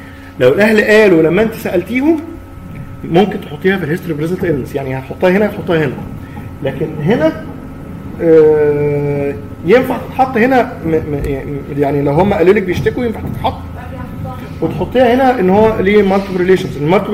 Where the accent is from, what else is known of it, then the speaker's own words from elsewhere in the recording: Egypt; محور مهم جدا في تقييم الحاله النفسيه بتاعت الانسان، خصوصا احنا كمصريين